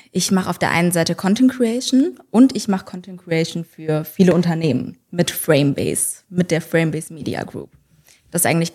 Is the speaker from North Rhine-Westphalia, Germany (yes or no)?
no; Karlsruhe, Baden-Württemberg, Germany; Aber ich bin gebürtige Karlsruherin